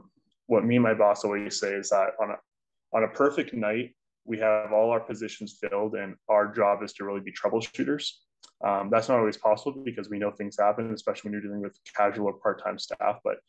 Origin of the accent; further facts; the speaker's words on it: Victoria, British Columbia, Canada; So I was already working back in Calgary, but when that tournament was coming to my hometown